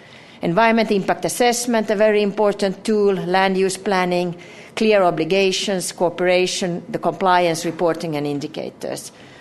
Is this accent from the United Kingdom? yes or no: no; Finland; My country, I'm from Finland, very north country, we have our indigenous people as well.